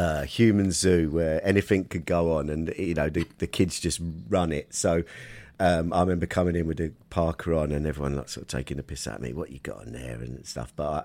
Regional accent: London, United Kingdom; growing up in London

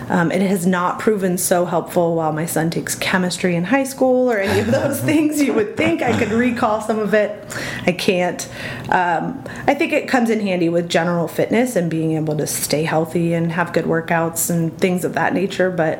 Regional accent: California, United States; moved away as an adult; I grew up in California and moved to Arizona to go to ASU and graduated with a degree in exercise science.

